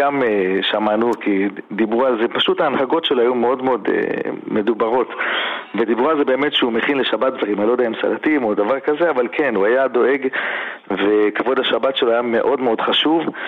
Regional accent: Jerusalem, Jerusalem District, Israel; born or raised there

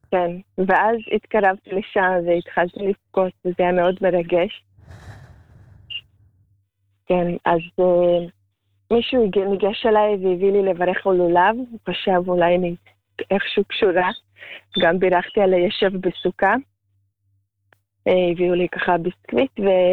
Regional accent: Latvia; בלטביה, גדלתי ונלדתי בלטביה, אז היה שם, עדיין שם, עבדתי שם.

